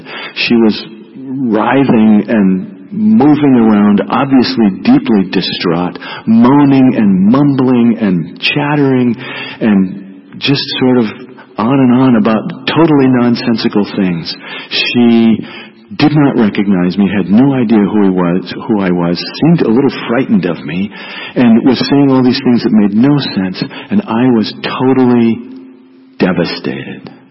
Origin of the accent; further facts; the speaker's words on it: Montana, United States; In 1978, I was in seminary in California. I was from Montana.